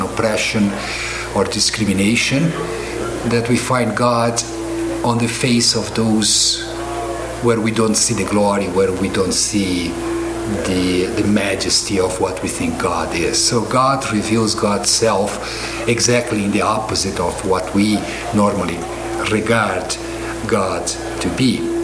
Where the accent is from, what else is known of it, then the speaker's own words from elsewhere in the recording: Brazil; English is a second language; now in Chicago, United States; I come from Brazil, and I have been teaching for the last 3 years in Chicago at the Lutheran School of Theology there.